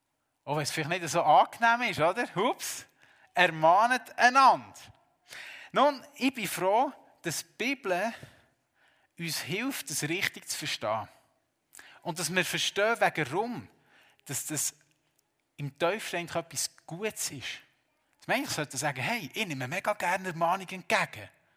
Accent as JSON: {"language": "German", "country": "Switzerland", "said": "Und erst noch als Schweizer so oder hier in unserer Gesellschaft"}